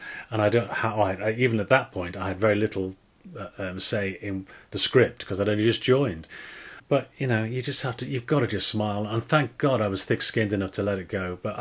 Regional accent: Liverpool, North West England, United Kingdom; I am from Liverpool.

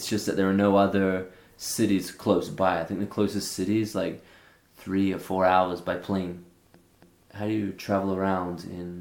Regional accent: Australia; Well, obviously, because I'm from Australia and we are recording this in Brazil.

